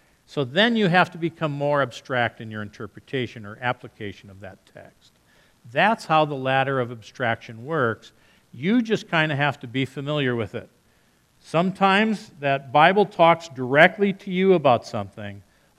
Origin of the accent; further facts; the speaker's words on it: Paraguay; now in United States; So I was raised in South America. I was a young kid, I was your age actually, and I was home on vacation, and it was the last day of school. It was a hot summer day in the Paraguayan village where I lived.